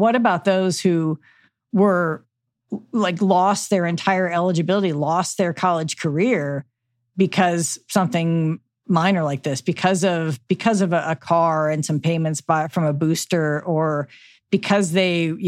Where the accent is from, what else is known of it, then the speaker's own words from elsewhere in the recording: Midwest, United States; In Kansas, like, I'm from the Midwest.